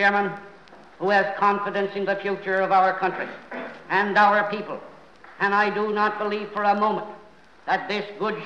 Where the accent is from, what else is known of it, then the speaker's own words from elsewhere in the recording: Newfoundland and Labrador, Canada; I'm a Newfoundlander.